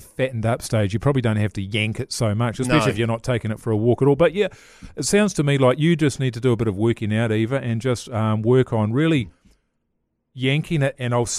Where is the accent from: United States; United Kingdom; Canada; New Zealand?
New Zealand; Levin, Manawatū-Whanganui; A friend of mine when I was growing up in Levin